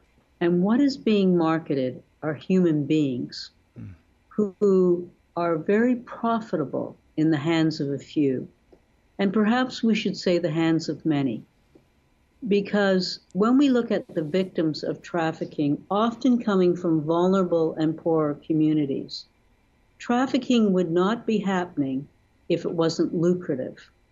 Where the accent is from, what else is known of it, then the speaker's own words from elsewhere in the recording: Canada; my home country of Canada